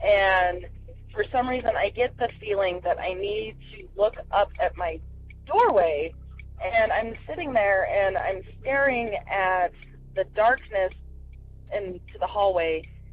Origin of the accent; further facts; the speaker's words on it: Utah, United States; from Utah and I wanted to share my crazy little story with you.